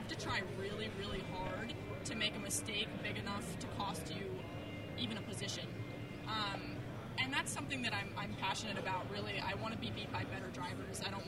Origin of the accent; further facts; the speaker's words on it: California, United States; also born or lived in Texas; Texas, but I was raised in California.